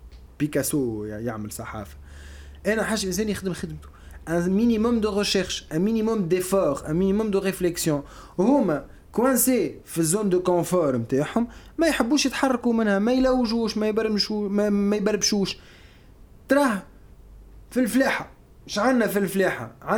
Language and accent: Arabic; Tunisia; 90% من البرامج عندنا في تونس تولك شو،